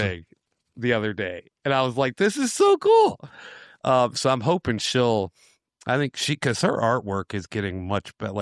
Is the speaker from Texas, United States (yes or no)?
no; New York, United States; I'm 10 minutes from the Pennsylvania border. Like, you can't get further south in New York where I was unless you went 4 hours east to New York City, you know?